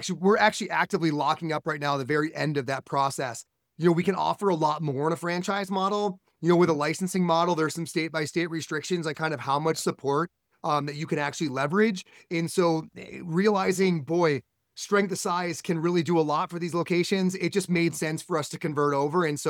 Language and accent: English; Fort Collins, Colorado, United States; I'm from Fort Collins, Colorado.